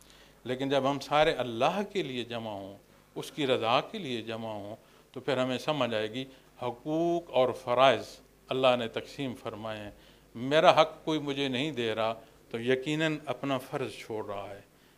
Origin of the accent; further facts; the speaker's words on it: Pakistan; میں پھر بتاتا ہوں جناب, میں پاکستانی ہوں جناب